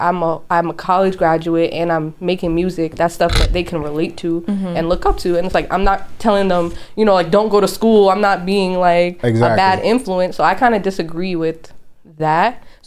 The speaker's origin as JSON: {"language": "English", "town": "Queens Village", "region": "New York", "country": "United States", "moved": "as an adult", "lives_now": "Long Island, United States", "said": "I'm from Queens Village. I moved to Long Island when I was like 22, 23."}